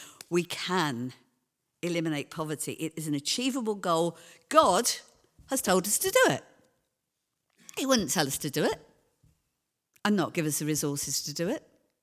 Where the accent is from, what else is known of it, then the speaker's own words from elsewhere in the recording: London, United Kingdom; I grew up in London, in a very deprived area of London, at New Cross.